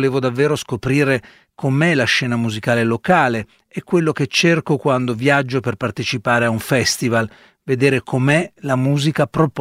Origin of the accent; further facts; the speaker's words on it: eastern Slovakia, Slovakia; Italian is a second language; Io vengo dalla Slovacchia orientale e parlando con gli italiani mi sento spesso dire che la musicalità della nostra lingua ricorda quella dell'italiano.